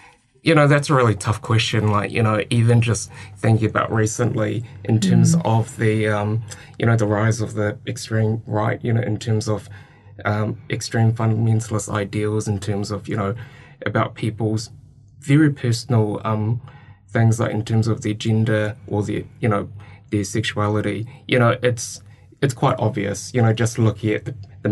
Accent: Lower Hutt, Wellington, New Zealand; now in Christchurch, New Zealand; So when I moved down from Lower Hutt, so that's where I'm from Lower Hutt to Christchurch

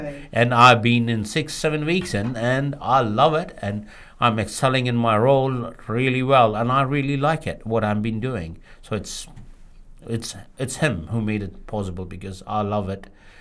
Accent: New Plymouth, Taranaki, New Zealand; Because we are from New Plymouth, so we hiring people from New Plymouth

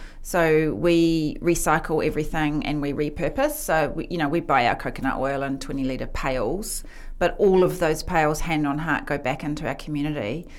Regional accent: New Plymouth, Taranaki, New Zealand; also born or lived in Nottingham, England; Yes, born in Taranaki, born at New Plymouth Base.

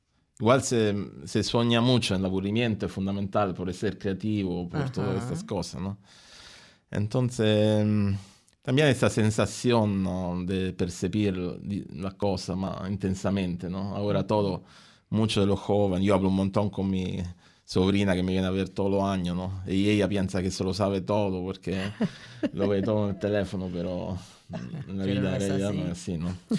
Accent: Italy; accent: Roman; Spanish is a second language; now in Australia; Yo tengo un acento más romano que sardo.

